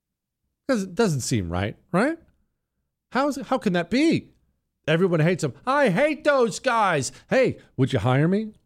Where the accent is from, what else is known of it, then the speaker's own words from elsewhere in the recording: United States; I'm an American.